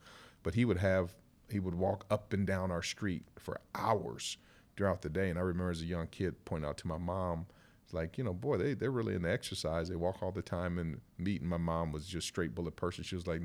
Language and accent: English; Phoenix, Arizona, United States; Yeah, so Phoenix, if you spend a little time there, it's a beautiful place. The weather's always good and dry, heat. But as far as my childhood is concerned, I was b